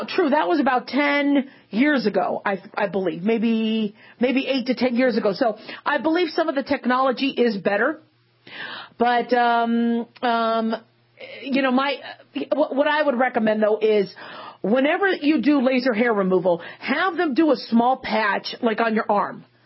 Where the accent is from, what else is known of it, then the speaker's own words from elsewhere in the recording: Arizona, United States; also born or lived in California; See, I grew up in Arizona. I was born in California. I grew up in Arizona. We didn't do the time change.